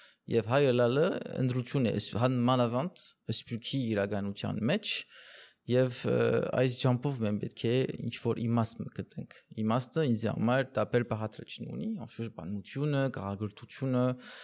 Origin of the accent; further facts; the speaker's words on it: Portugal; ես արևելք ապրած եմ, բայց արևմուտք ծնած եմ, Պորտուգալ մեծած եմ